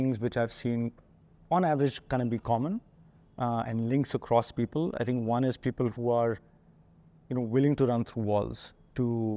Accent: India; because I think as an Indian, you can go there every week, but you will still not necessarily understand it

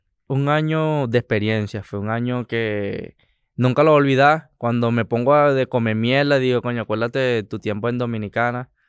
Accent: Yaracuy, Venezuela; born there; Yo nací en Yaracuy. Es caliente.

